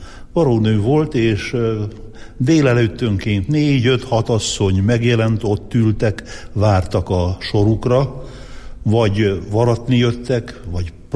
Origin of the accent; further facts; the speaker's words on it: Vylok, Zakarpattia Oblast, Ukraine; Hát így indult az én gyermekkorom, Tiszaújlakon, és nem utcába laktunk, hanem a Vásártéren.